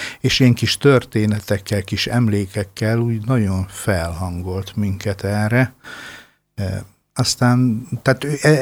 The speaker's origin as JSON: {"language": "Hungarian", "town": "Oradea", "region": "Bihor", "country": "Romania", "tie": "born or raised there", "said": "itt a Várad-Velencei templomban, mert oda ott születtem, oda valósi vagyok"}